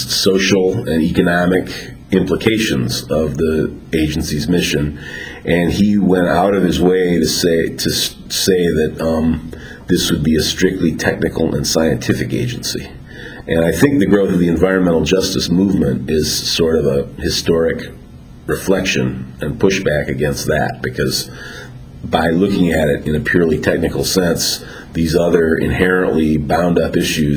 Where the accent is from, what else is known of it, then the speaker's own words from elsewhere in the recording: Trenton, Michigan, United States; I grew up downriver in Trenton, went to Trenton High School, went to the University of Michigan Residential College in the late 70s